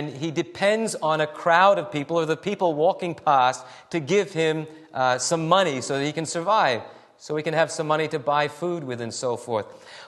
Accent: New England, United States; I think I mentioned earlier that I grew up in New England. New England's different from the South, if you haven't heard that yet.

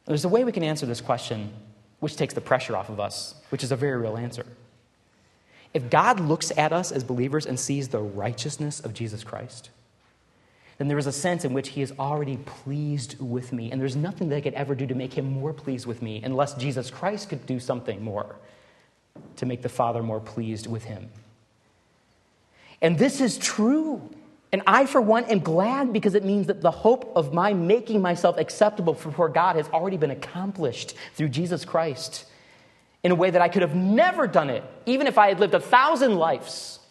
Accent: Detroit, Michigan, United States; I grew up in Detroit, by the way, so don't think I'm just bashing Detroit for no reason. I'm one of them, in a sense.

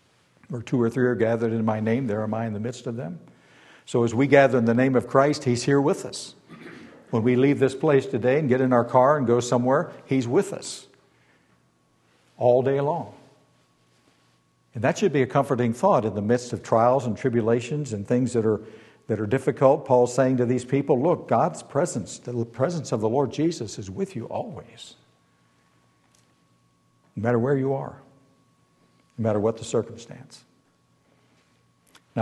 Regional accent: Ohio, United States; Now, I'm from Ohio, and I know there's some others here from Ohio. Don't cheer, just be calm.

